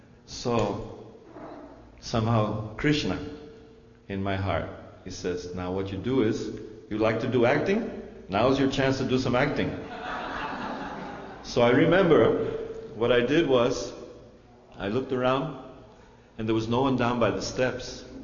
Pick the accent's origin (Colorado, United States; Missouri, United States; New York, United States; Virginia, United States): New York, United States; New York City; born there; where from New York are you from? He says, from Washington Heights. He says, really? That's where I was born.